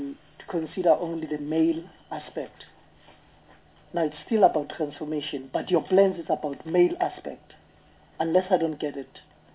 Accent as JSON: {"language": "English", "town": "Newcastle", "region": "KwaZulu-Natal", "country": "South Africa", "also_born_or_lived": "Soweto", "said": "I'm from Soweto. Is volleyball for only English-speaking people, if I may ask? Just, I'm pushing something here. Typical from... Originally, I'm from KwaZulu-Natal in Newcastle"}